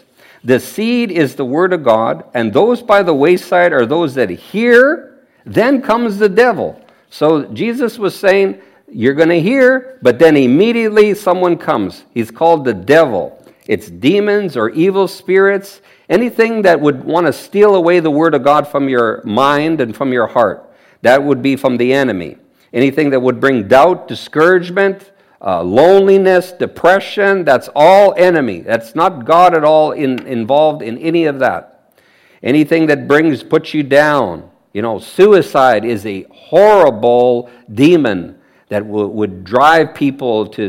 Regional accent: Saskatchewan, Canada; When I grew up in Saskatchewan

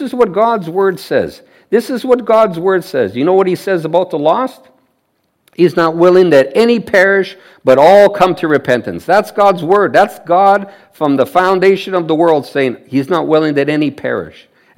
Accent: Saskatchewan, Canada; When I grew up in Saskatchewan

